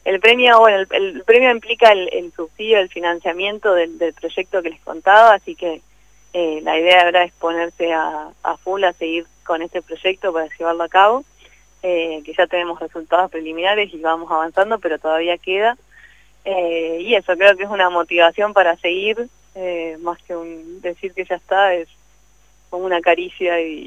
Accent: General Pico, La Pampa, Argentina; moved away as an adult; also born or lived in United States; now in Buenos Aires, Argentina; yo estoy acá en Capital Federal, en Buenos Aires. Soy, como decían, de La Pampa, nací en General Pico y me vine a estudiar a los 18 para acá, para Buenos Aires. Y bueno, ya me quedé acá hasta que me fui a Estados Unidos y ahora volví.

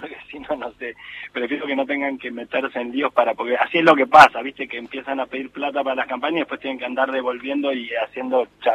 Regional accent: Uruguay; vivo acá, soy uruguayo.

